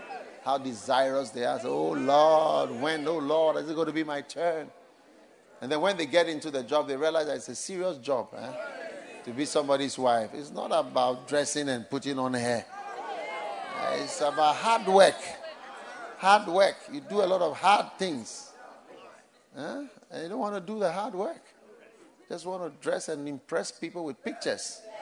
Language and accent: English; Ghana; but I'm from Ghana